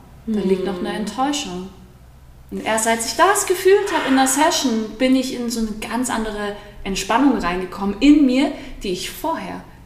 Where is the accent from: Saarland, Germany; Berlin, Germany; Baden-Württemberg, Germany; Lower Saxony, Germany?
Berlin, Germany; Ich bin in Berlin groß geworden.